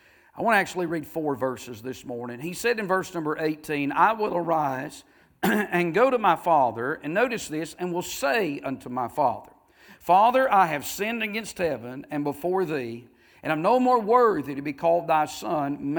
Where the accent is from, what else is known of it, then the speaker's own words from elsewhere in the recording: the South, United States; born there; Hey, I'm thankful I was born in the South. Amen. And I'm not against those born in the North. I'm just telling you, I thank God I was born in the South.